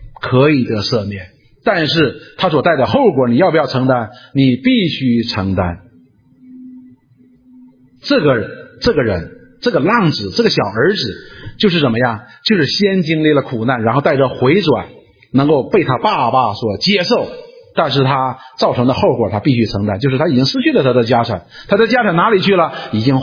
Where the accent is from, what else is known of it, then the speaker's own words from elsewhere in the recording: Northeast China, China; 就是我们东北人管的叫面起子